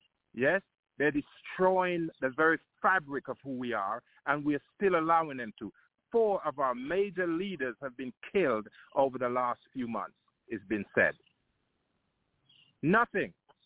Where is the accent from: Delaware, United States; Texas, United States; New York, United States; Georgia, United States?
Georgia, United States; Atlanta; from Atlanta.